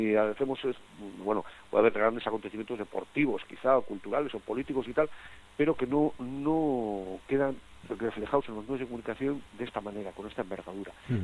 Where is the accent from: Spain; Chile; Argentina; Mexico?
Spain; Basque Country; Pues de la misma manera que decimos somos el pueblo vasco y tenemos derecho a decidir